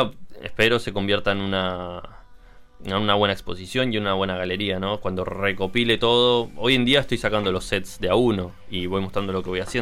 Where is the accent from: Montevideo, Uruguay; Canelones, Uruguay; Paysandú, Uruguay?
Montevideo, Uruguay; un poco contextualizar lo que uno hace como montevideano. Y el mismo Montevideo, ¿no?